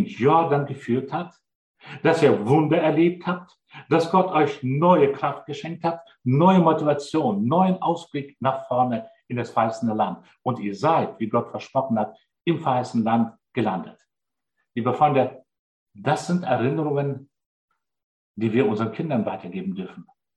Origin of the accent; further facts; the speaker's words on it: Germany; Wir als Deutsche sind sehr bekannt, weil wir viele Möglichkeiten haben zu lernen.